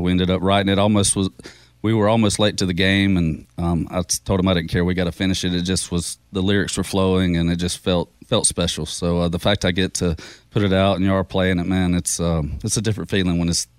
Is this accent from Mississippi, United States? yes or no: no; Savannah, Georgia, United States; born there; Savannah. I should have known. I was born in Savannah.